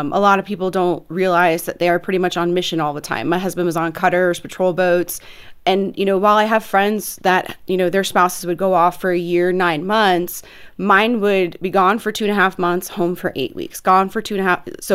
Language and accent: English; Bradenton, Florida, United States; So, you know, I grew up in Florida, Bradenton, small town.